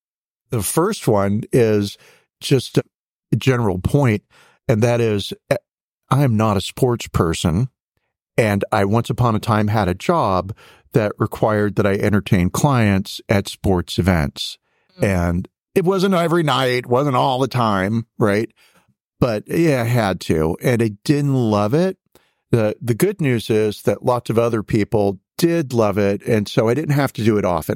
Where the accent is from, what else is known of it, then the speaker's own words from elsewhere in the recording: North Carolina, United States; And I'm from North Carolina enough to know that when I see two A's together, it's pronounced double A and not AA.